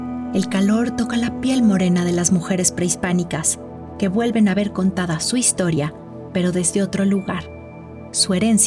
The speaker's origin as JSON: {"language": "Spanish", "country": "Mexico", "said": "la historia que nos había llegado de quiénes somos las mujeres mexicanas desde nuestro pasado primero"}